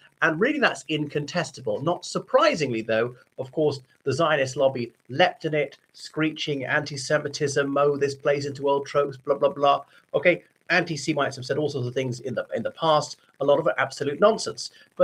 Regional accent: Ireland; from Ireland.

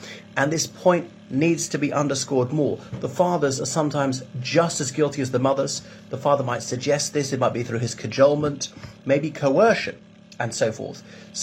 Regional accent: Ireland; from Ireland.

